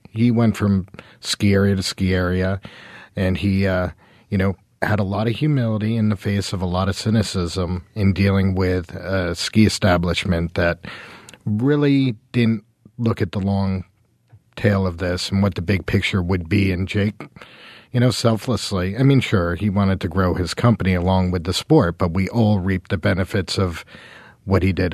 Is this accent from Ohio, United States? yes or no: no; Killington, Vermont, United States; growing up in Killington, Vermont, southern Vermont, we would make pilgrimages to Manchester.